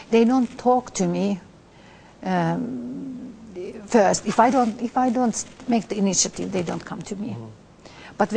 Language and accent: English; Finland; she asked me, where am I from? Am I Finnish? I said, yes.